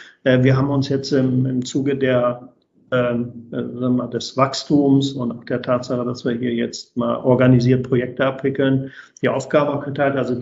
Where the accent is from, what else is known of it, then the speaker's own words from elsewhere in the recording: Langenhagen, Lower Saxony, Germany; Ich bin gebürtiger Langhagener